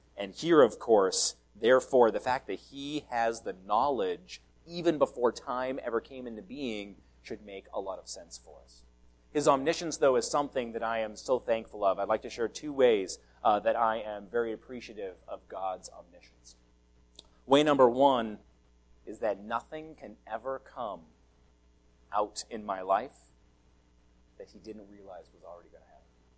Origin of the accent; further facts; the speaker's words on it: Canada; now in United States; He knew I needed to start my life as a Canadian, and he knew eventually he wanted me to be American.